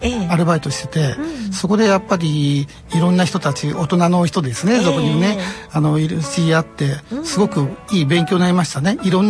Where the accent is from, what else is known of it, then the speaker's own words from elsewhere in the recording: Okazaki, Aichi, Japan; also born or lived in Nagoya; 生まれは名古屋なんです。でも2歳ぐらいから岡崎にずっといますので、